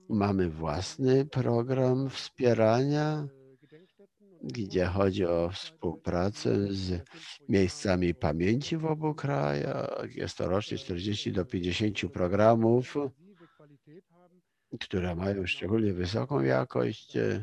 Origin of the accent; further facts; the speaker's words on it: Germany; Polish is a second language; I w tym kontekście jako Niemiec nie mogę zrozumieć Polski, nie postrzegając Polski jako także w cudzysłowie produktu własnej historii.